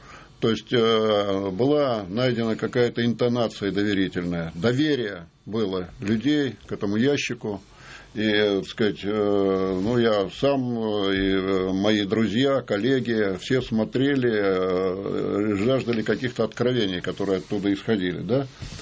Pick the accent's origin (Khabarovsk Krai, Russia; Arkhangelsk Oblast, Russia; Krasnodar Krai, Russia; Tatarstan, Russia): Khabarovsk Krai, Russia; Khabarovsk; в Хабаровске, в моем родном городе